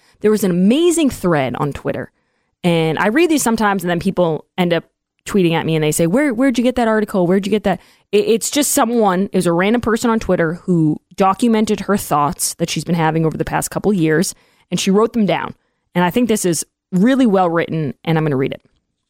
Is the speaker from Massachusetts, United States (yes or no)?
yes; Massachusetts, United States; We're not from New York. We're all from Massachusetts.